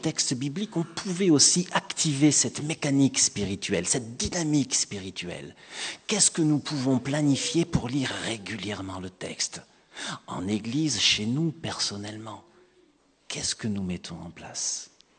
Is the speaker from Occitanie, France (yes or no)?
yes; Agde, Occitanie, France; On dit ça chez moi à Agde et je crois qu'on le dit en France un peu partout.